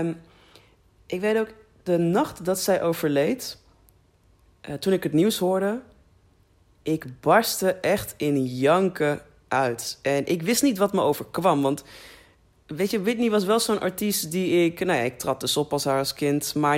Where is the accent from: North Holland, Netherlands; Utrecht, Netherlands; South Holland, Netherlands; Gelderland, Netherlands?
Utrecht, Netherlands; Vianen; Had je de Soundmix Show in Vianen, waar ik ben opgegroeid.